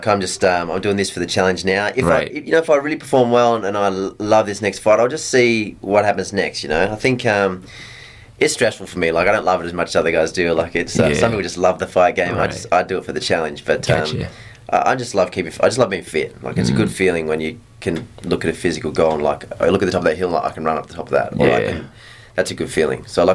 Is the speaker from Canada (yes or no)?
no; Western Australia, Australia; I grew up in Western Australia, and I was a real little kid.